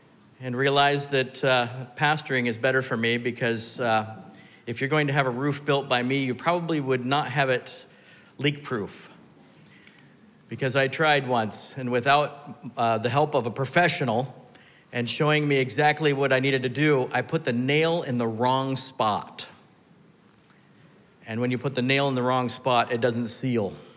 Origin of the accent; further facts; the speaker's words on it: Pacific Northwest, United States; I grew up in the Northwest when I was really young, and we learned on the smaller trees